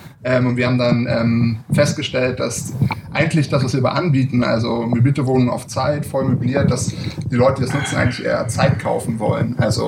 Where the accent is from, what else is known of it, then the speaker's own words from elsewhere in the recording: Berlin, Germany; Also ich bin in Berlin geboren, also ich bin gebürtiger Berliner, immer noch hier.